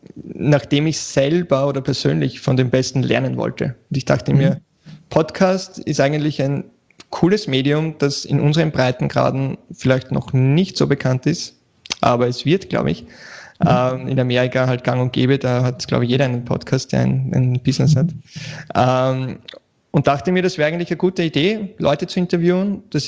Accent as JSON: {"language": "German", "region": "Vienna", "country": "Austria", "said": "wenn du irgendwen anschreibst und sagst, ja, ich bin aus Wien. Die Amis wissen wahrscheinlich nicht einmal, wo das ist"}